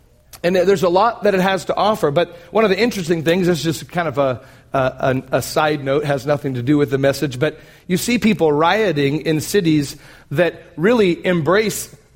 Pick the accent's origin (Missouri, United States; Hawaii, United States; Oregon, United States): Oregon, United States; I grew up in Oregon, and so Portland was the major city that we would go to if we were going to go to the city.